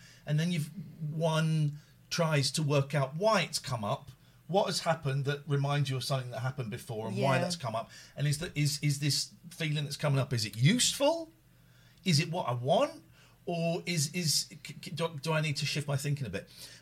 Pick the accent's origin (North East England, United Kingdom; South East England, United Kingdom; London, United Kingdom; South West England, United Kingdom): South East England, United Kingdom; Slough; And I grew up in Slough, it'll be fun.